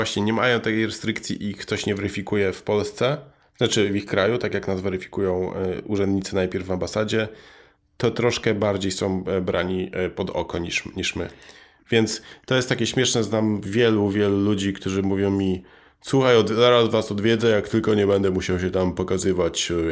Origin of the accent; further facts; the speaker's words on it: Łowicz, Łódź Voivodeship, Poland; Poznałem bardzo fajnego startupera z mojego rodzinnego miasta, Łowicza.